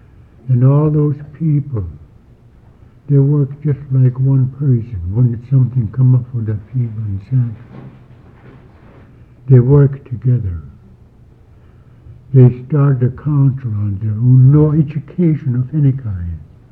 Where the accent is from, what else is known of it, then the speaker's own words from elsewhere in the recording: Saxby, Alaska, United States; Born and raised in Saxby.